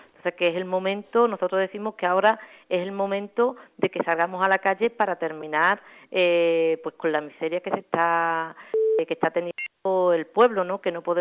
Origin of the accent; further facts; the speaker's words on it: Andalusia, Spain; Cuando en otro pueblos como el andaluz no nos atrevemos a convocar por nuestra cuenta una huelga general